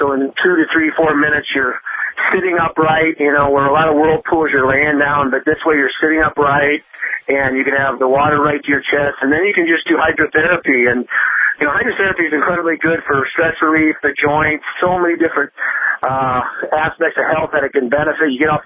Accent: Iowa, United States; I'm from Iowa. I'm in Iowa.

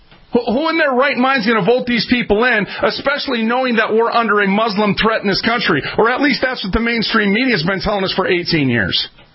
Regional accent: Minneapolis, Minnesota, United States; I'm a street kid. You can't con a con. I was raised up in North Minneapolis. I've seen it all, friends.

